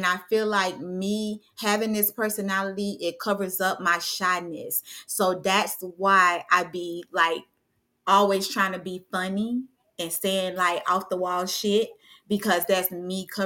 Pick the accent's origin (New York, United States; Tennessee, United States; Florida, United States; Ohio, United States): Florida, United States; Belle Glade; The city that I'm from Belgrade, Florida.